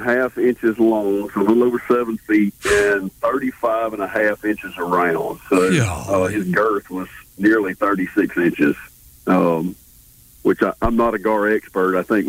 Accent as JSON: {"language": "English", "country": "United States", "tie": "born or raised there", "said": "I grew up on the Tom Big Beach."}